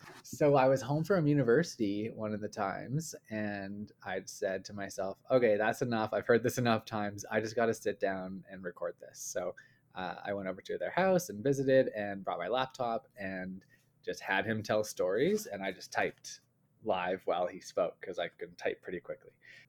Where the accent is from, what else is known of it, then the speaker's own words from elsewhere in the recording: Calgary, Alberta, Canada; So we grew up in Calgary, in Canada here